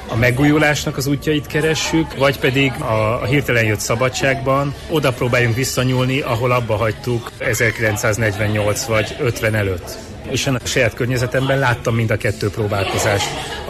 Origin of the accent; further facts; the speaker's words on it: Szombathely, Vas, Hungary; Én Szombathelyen külvárosában, Herényben nőttem fel